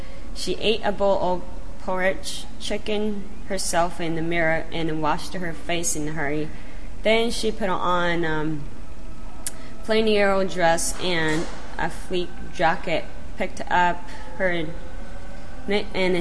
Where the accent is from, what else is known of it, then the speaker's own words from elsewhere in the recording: Nagano, Japan; English is a second language; I was born in Nagano, where they all the mountains are that we have Winter Olympics. So I grown up in the nature.